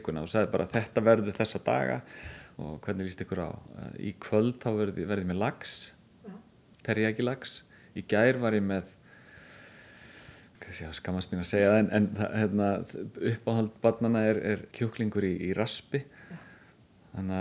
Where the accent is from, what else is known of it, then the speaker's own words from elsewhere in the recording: Grindavík, Southern Peninsula, Iceland; ég ólst upp í Grindavík, náttúrulega mikið sjávarþorp